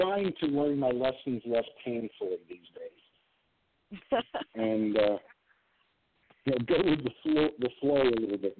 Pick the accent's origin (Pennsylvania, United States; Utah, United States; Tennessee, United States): Tennessee, United States; Chattanooga; Yeah. I grew up just about an hour north of Lafayette. Oh, is that right? Yeah, I grew up in Chattanooga.